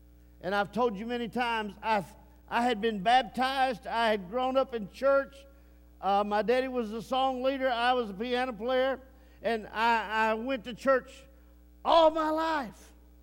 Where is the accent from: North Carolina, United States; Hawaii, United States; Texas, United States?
Texas, United States; And I said, no, ma'am, I'm from East Texas.